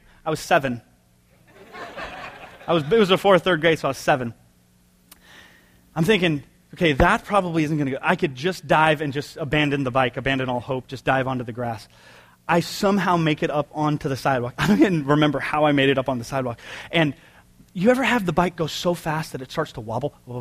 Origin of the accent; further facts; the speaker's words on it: San Jose, California, United States; I grew up in San Jose now, and there's hills in San Jose.